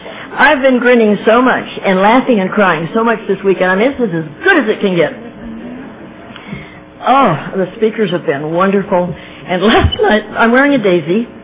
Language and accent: English; Oceanside, California, United States; And I'm from Oceanside, which is about 30 miles north of San Diego.